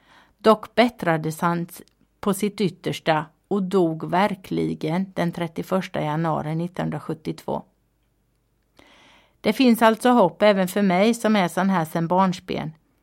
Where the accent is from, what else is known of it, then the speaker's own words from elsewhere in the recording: Habo, Jönköping County, Sweden; also born or lived in Falköping; 46-årig tjejkvinna. Jag är född i Falköping och uppvuxen i Habo, dit jag flyttade när jag var 1 år. Fast när jag tänker på det så är jag mer Mullsjöbo än Habobo, eftersom jag har varit Mullsjötrogen sedan 1991